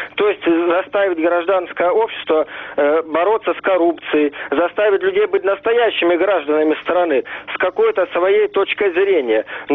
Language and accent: Russian; Rostov-on-Don, Rostov Oblast, Russia; я из Ростова-на-Дону.